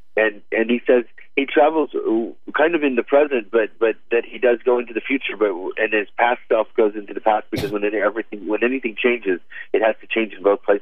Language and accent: English; Midwest, United States; I was growing up in the Midwest